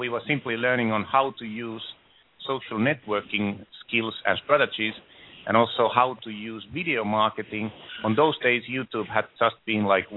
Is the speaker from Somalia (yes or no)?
no; Finland; English is a second language; also born or lived in Mexico; I'm originally from Finland, as you can heard my or hear from my accent. And something like, 10 years ago, or a bit more, like 13 years ago, I went to Mexico, and in Mexico I learned Spanish.